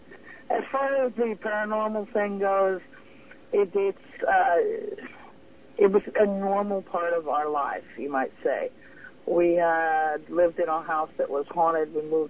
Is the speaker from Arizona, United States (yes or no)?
yes; Arizona, United States; now in New Orleans, United States; originally I came from Arizona, the southwestern desert, and now I live in New Orleans.